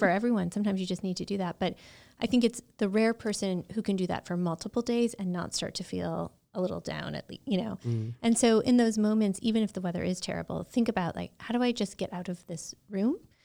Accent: Michigan, United States; now in Tennessee, United States; Well, so first of all, I have to tell you, I'm from Michigan originally.

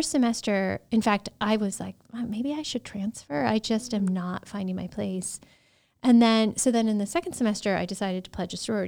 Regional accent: Detroit, Michigan, United States; And in fact, my husband is from Long Island and I'm from Detroit.

